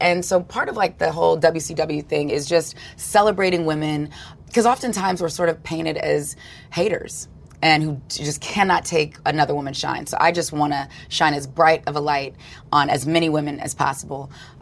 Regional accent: Australia; you're forced to learn the didgeridoo as an Australian

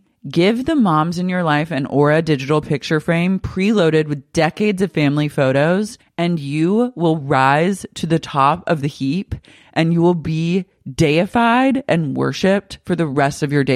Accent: Ann Arbor, Michigan, United States; I'm from Michigan. Of course I'm going to have a family frame.

